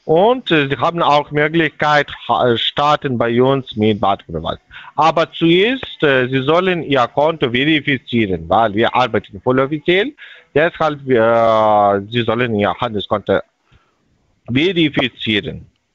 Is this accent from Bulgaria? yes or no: yes; Bulgaria; German is a second language; ja, ich komme aus Bulgarien. Wo ist das Problem?